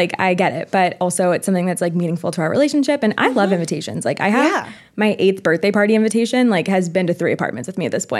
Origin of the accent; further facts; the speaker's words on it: Maine, United States; I'm from Maine originally, mm-hmm. And my family still lives there.